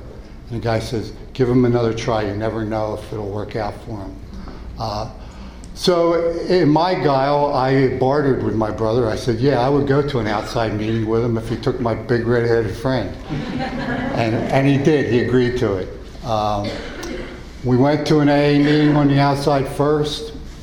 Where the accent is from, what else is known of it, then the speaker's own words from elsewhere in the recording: Norristown, Pennsylvania, United States; I trekked out across a muddy cornfield to head back down to Norristown, my hometown.